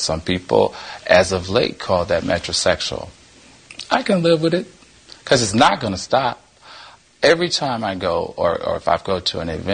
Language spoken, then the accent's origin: English; Southern United States, United States; I'm from the South. We used to dress up to go to church.